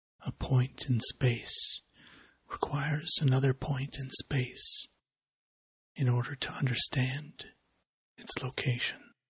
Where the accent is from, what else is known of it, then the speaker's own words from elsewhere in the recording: United States; as an American, I know that I have more than I need, more than anyone needs.